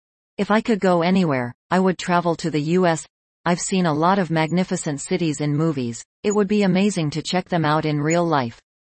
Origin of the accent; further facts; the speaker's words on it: Hong Ngu, Dong Thap, Vietnam; English is a second language; moved away as an adult; now in Ho Chi Minh City, Vietnam; I was born in Hong Ngu District, Dong Thap Province, which is in the south of Vietnam. I lived there nearly 20 years before moving to HCM.